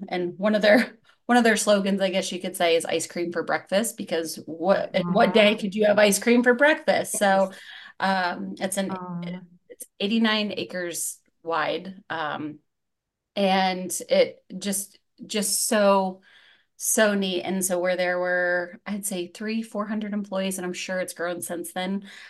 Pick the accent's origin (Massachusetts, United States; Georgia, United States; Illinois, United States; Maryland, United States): Georgia, United States; Savannah; now in Florida, United States; Well, as a kid, I grew up actually in Savannah, Georgia. So we lived at the beach.